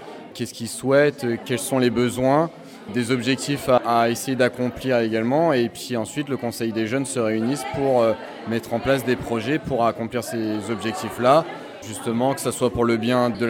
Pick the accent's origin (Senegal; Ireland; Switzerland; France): France; Hauts-de-France; now in Crépy-en-Valois, France; Pas du tout, je suis d'origine de la Somme et je suis arrivé sur Compiègne dans un premier temps et puis après le hasard a fait que je suis arrivé à Crépy.